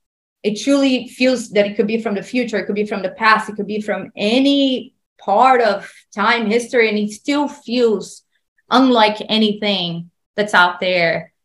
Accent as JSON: {"language": "English", "country": "Brazil", "tie": "born or raised there", "said": "So growing up in Brazil, I actually hated Brazilian music."}